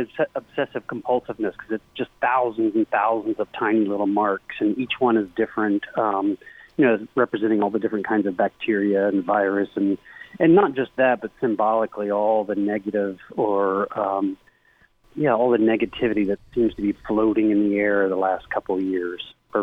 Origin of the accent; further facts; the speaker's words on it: Ohio, United States; now in Birmingham, United States; I've been here for 30 years. I'm originally from Ohio.